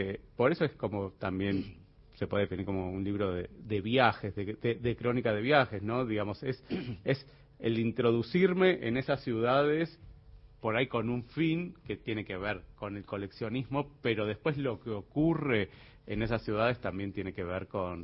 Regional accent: Argentina; now in Madrid, Spain; yo vengo acá y obviamente me siento argentino, soy lo más argento que hay, pero a su vez hay ciertas cosas que ya me parecen ajenas. Vivo en Madrid, no me siento español, pero hay cosas que me parecen cercanas y me gustan.

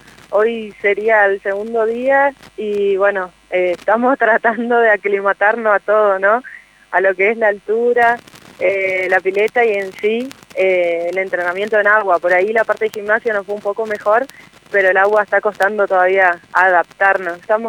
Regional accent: Posadas, Misiones, Argentina; Nosotros somos de Posadas Misiones, del Club Capri.

